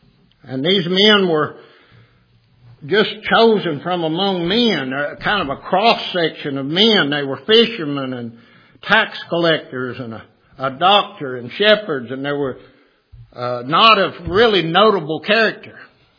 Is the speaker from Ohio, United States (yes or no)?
yes; Ohio, United States; these local, where I was raised up in Ohio, the local Catholic churches